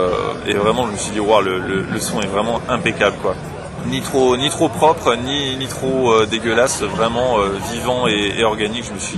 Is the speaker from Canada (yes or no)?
no; Tournus, Bourgogne-Franche-Comté, France; on est tous les trois, donc avec Thibaut et Alexandre et moi, on est originaire de là-bas, de Tournus, en fait, aux environs de Tournus.